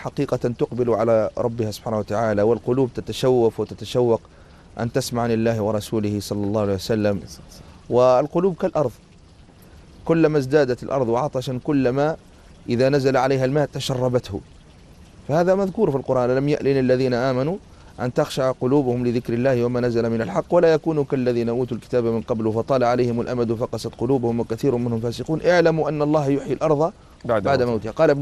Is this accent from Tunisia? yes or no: yes; Tunisia; فلا يزال عندنا في تونس مع الأسف أناس يحقدون على الإسلام